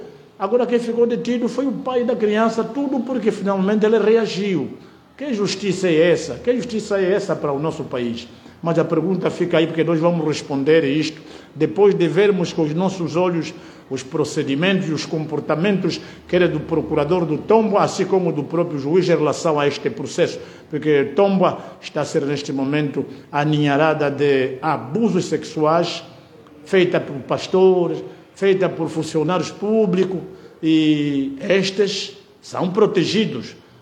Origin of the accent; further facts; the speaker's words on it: Angola; que todos nós, enquanto angolanos, trabalhemos no sentido de podermos denunciar a corrupção na justiça.